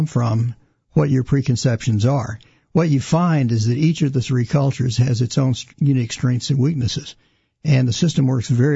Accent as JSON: {"language": "English", "region": "Mississippi", "country": "United States", "tie": "born or raised there", "said": "I grew up in Mississippi, in Mississippi College, got a master's degree from University of Tennessee"}